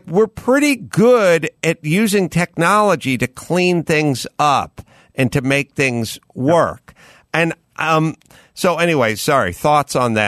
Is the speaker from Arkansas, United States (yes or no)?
no; Los Angeles, California, United States; And I grew up in Los Angeles.